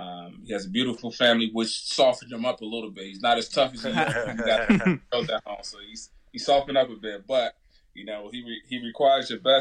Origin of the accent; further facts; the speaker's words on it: Chicago, Illinois, United States; And as a young male growing up in Chicago … don't really work.